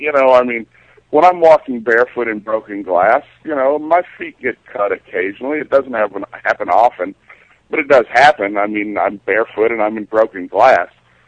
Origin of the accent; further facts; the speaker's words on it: Nashville, Tennessee, United States; I'm originally from Tennessee.